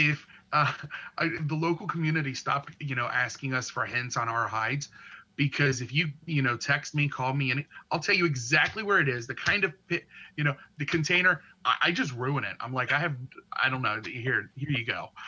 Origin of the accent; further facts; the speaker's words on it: Cincinnati, Ohio, United States; I mean, I'm out of my element. I'm from Cincinnati.